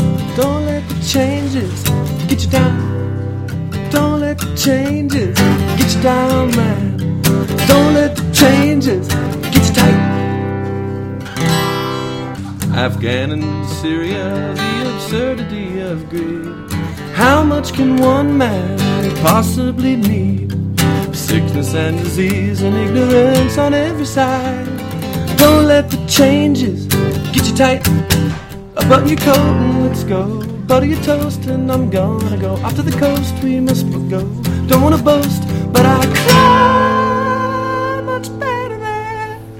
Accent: Vandalia, Illinois, United States; born there; I was born in Vandalia, Illinois.

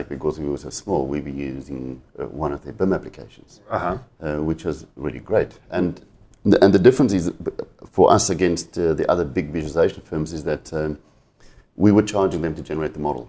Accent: Cape Town, Western Cape, South Africa; now in London, United Kingdom; Actually, I grew up just outside Cape Town.

